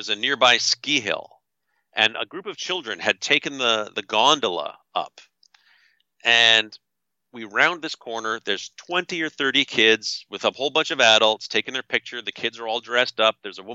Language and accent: English; Canada; And I all I could do was say, I'm from Canada. I'm not an American